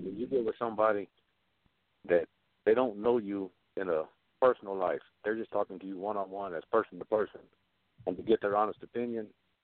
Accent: Houston, Texas, United States; you know, I was raised in Houston, so it was a little bit different than it is in a lot of places.

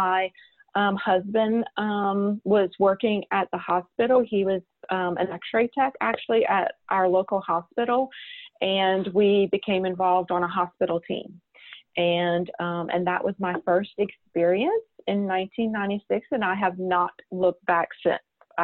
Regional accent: Houma, Louisiana, United States; Yeah, so I am from Southeast Louisiana, a town called Houma. It is south of New Orleans.

